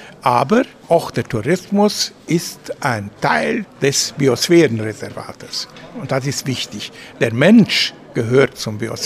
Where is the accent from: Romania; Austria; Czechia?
Romania; Und wir sind froh, dass wir das Donaudelta bei uns in Rumänien haben. Und es gehört zu uns.